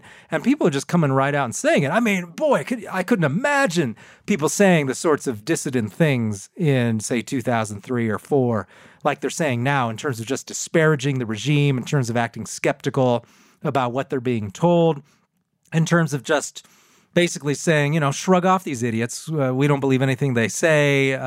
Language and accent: English; United States; born there; And I was born in America.